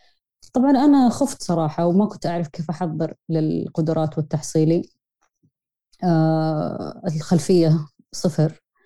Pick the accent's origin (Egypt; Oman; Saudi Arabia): Saudi Arabia; طبعا زي ما هو معروف يعني عندنا في السعودية